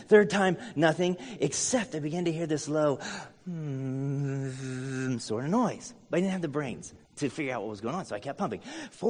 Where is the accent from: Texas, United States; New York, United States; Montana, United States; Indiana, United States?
Indiana, United States; Farmland; So I grew up outside of Farmland, Indiana. Anybody know Farmland? Like the town, not the everywhere. Grew up on this land that our family homesteaded 1830 sometime. This is like the classic Hoosier sort of deal.